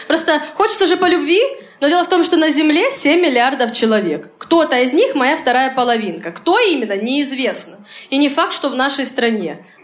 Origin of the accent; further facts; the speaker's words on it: Khabarovsk, Khabarovsk Krai, Russia; now in Moscow, Russia; Я из Хабаровска, вот, но уже год живу в Москве.